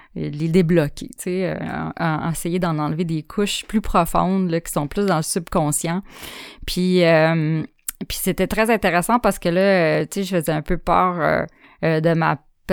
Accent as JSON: {"language": "French", "town": "Chicoutimi", "region": "Quebec", "country": "Canada", "tie": "born there", "said": "je viens d'une famille dysfonctionnelle. Je suis née à Chicoutimi. Mon année de naissance, c'est l'année que notre ami Bill est décédé. Alors c'est l'année 71."}